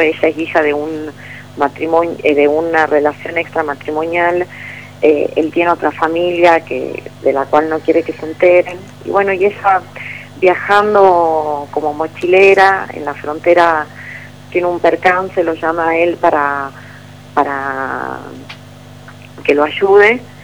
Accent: Salta, Argentina; Yo soy de Salta Capital, por eso digo acá.

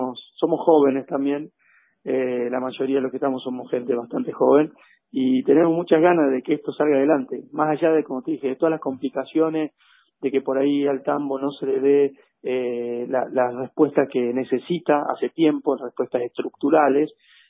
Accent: Ceres, Santa Fe, Argentina; nos conocen acá en el pueblo, nos conocemos todos, saben que somos de acá, gente que nacimos en Ceres, que si Dios quiere vamos a estar hasta los 120 años acá

